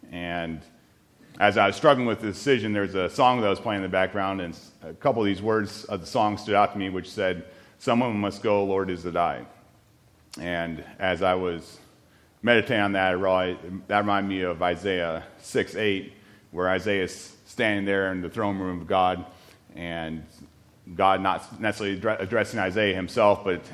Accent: Iowa, United States; And growing up in Iowa, I was grew up in a Baptist church.

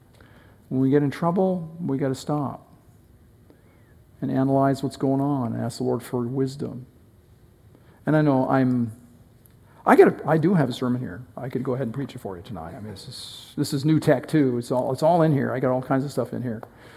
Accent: New Hampshire, United States; I grew up in New Hampshire

